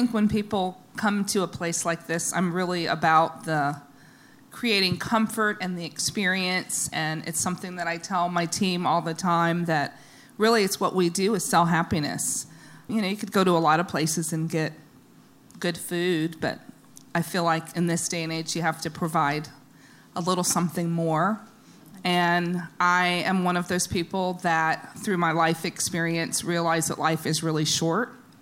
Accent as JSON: {"language": "English", "town": "Los Angeles", "region": "California", "country": "United States", "lives_now": "Savannah, United States", "said": "I'm from Los Angeles, and we saw a need for the type of business to run a neighborhood bakery."}